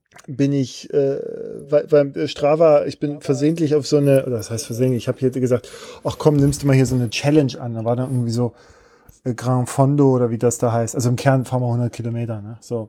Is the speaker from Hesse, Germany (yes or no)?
no; Leipzig, Saxony, Germany; bin ja Leipziger